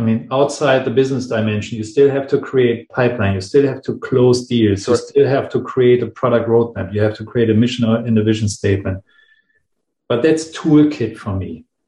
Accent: Hamburg, Germany; over to Berlin, my hometown, Hamburg.

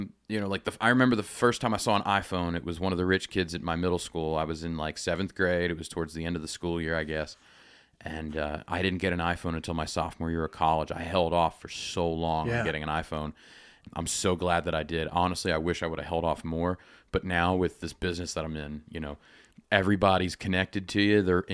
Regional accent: Shillington, Pennsylvania, United States; I grew up in Shillington, Pennsylvania, in the summertime, I would spend half the week with my grandmother, half the week with a babysitter.

